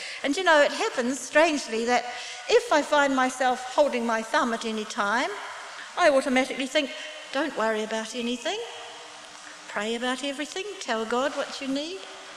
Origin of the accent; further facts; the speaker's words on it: New Zealand; I come from New Zealand, which Sylvia knows is a country of sheep.